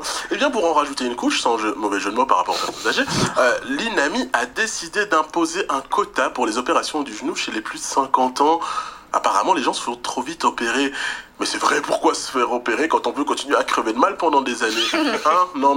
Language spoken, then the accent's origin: French; Kinshasa, DR Congo; born there; moi j'ai que 37 ans, enfin officiellement j'ai 37 ans, je suis né à Kinshasa